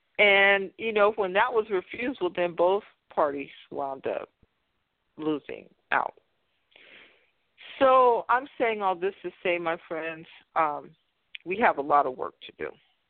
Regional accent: Fresno, California, United States; also born or lived in San Francisco; because I was born and raised in a racially and economically disadvantaged area of the city of Fresno. I was born in Southwest Fresno

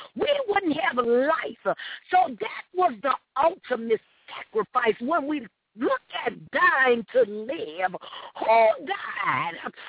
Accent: New Orleans, Louisiana, United States; So, you know, I'm from New Orleans, hallelujah. I'm from the inner city of New Orleans.

